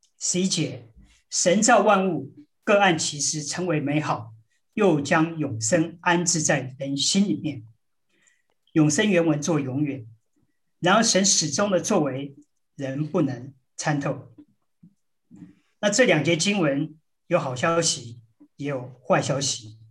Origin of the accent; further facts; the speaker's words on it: China; 我们中国人也说不是不报，是时候未到